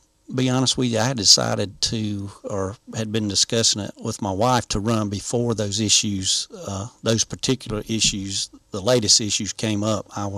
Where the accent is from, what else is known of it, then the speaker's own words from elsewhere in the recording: Greenwood County, United States; And previous to that, I grew up in Greenwood County, and I just running on my reputation and being an honest and ethical guy.